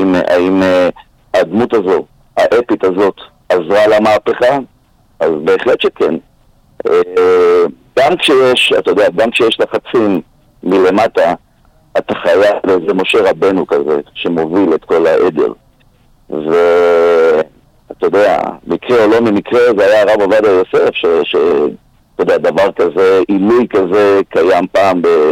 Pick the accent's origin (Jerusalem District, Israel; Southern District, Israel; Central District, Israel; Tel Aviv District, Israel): Central District, Israel; Ra'anana; קריית שרת של שנות ה-70 וה-80, זה השנים שאני גדלתי שם, הייתה בעצם מחוז נפרד לגמרי. זאת אומרת, זה לא היה רעננה, זה היה בפריפריה בתוך עיר מרכזית ואפילו מסגשגת.